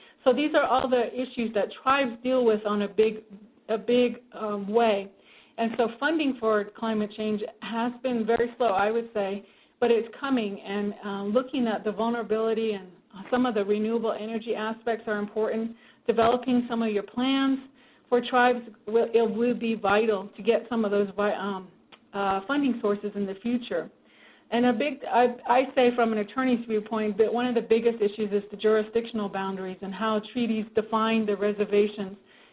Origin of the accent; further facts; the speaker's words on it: United States; I am, for those of you tribal folks, I am Dene from Navajo Nation, so I just want to say thank you for inviting me.